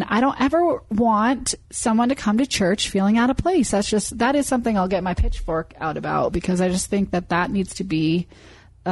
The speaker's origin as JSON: {"language": "English", "region": "Maine", "country": "United States", "tie": "born or raised there", "lives_now": "Utah, United States", "said": "And I put myself in this because I grew up in Maine and now I live in Utah."}